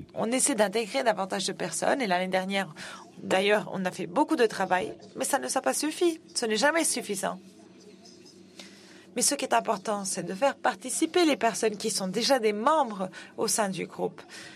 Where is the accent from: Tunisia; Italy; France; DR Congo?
Tunisia; je suis africain, je viens de la Tunisie.